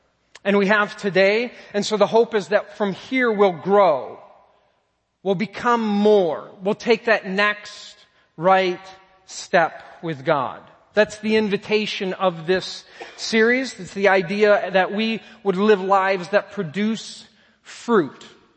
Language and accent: English; Hudsonville, Michigan, United States; So my wife, Sarah, and myself, I grew up in Hudsonville. Graduated from Hudsonville High School a few long years ago.